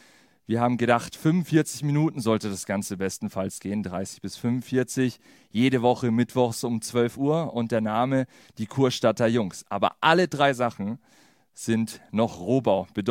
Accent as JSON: {"language": "German", "town": "Bad Tölz", "region": "Bavaria", "country": "Germany", "tie": "born there", "lives_now": "Fürstenfeldbruck, Germany", "said": "ich bin 29 Jahre jung, gebürtig in Tölz. Aktuell wohne ich in Fürstenfeldbruck"}